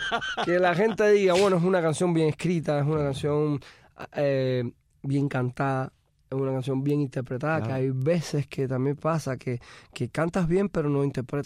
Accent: Alamar, Havana, Cuba; yo me crié en Alamar

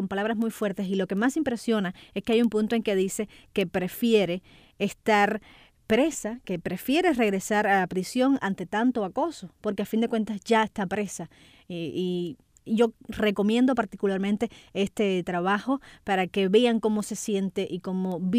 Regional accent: Cuba; como cubanos, como seres humanos

